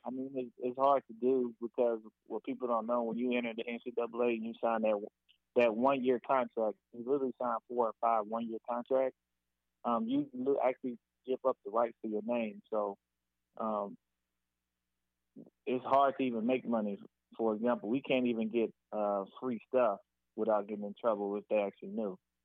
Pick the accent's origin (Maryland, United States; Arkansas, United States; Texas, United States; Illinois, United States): Texas, United States; moved away as an adult; I was from Texas, so going up to Ohio, that was my first time moving away from home.